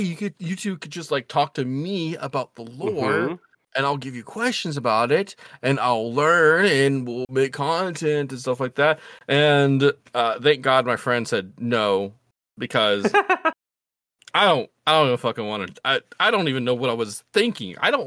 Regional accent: New Orleans, Louisiana, United States; accent: Creole; I have this deep voice, I grew up down in New Orleans, sometimes my Creole, like, slips out of me

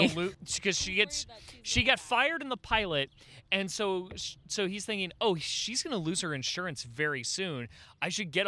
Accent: United States; but my response to that is, I'm an American, goddammit.

